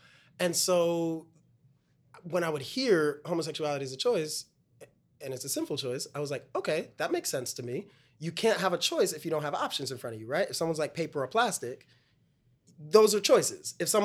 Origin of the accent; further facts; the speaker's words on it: Brooklyn, New York, United States; But my family's from the West Indies. And so growing up, I grew up in going to a church in Brooklyn that was a very West Indian church.